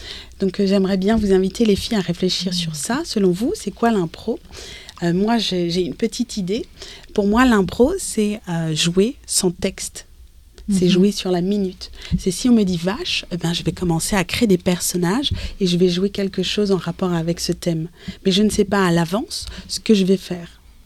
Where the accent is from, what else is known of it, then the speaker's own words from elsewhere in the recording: Paris, Île-de-France, France; que ce soit les planches ou la scène de Paris, puisque j'ai grandi à Paris.